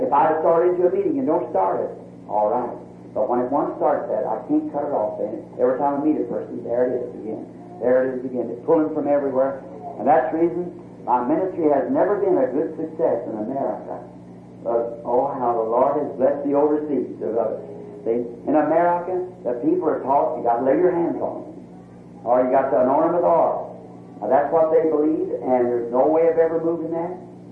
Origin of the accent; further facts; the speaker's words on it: United States; We know, I'm an American too. And it's the loveliest land in the country. All over this backslid state, this is my home. I love it.